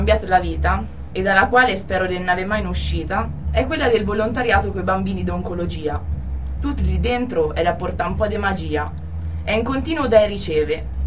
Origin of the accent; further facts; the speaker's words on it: Passignano sul Trasimeno, Umbria, Italy; Io ho 23 anni e vengo da Passignano sul Trasimeno